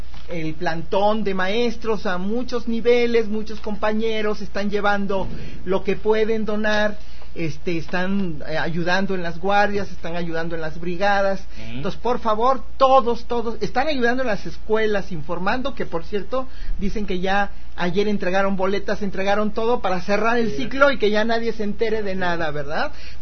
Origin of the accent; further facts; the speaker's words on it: Chiapas, Mexico; lo mandaron a un pueblo allá en mi tierra, en Chiapas, lejísimos